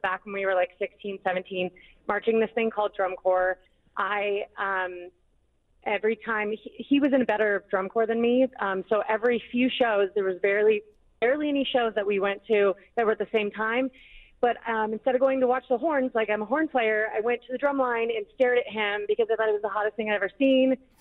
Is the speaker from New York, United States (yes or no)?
no; San Diego, California, United States; now in Colorado, United States; I moved out to Colorado here because I'm from San Diego. Moved out here, and now we're married with a kid.